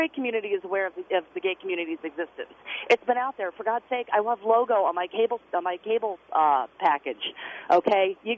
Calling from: Massachusetts, United States; I'm calling from Massachusetts, where we have gay marriage.

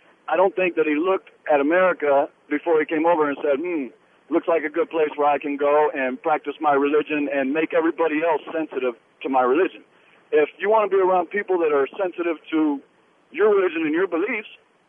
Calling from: Texas, United States; I just happen to be calling from Texas.

